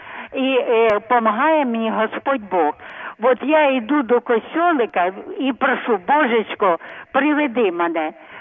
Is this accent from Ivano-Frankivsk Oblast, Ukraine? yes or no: no; Zhytomyr Oblast, Ukraine; мені було 10 років, я з Житомирської області, Ємельчинський район, у нас було два села, Малий Кривотин і Великий.